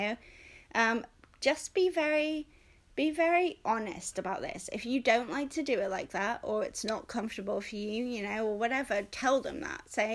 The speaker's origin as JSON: {"language": "English", "country": "United Kingdom", "said": "I mean, I'm British, you know, we get our feelings hurt so easily."}